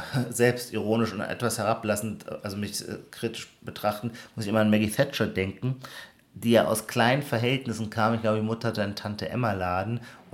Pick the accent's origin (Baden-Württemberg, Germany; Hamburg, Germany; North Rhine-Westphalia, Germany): Baden-Württemberg, Germany; Dossenheim; Nein, es war von Anfang an im kleinsten Umfeld, Dossenheim, wo ich aufgewachsen bin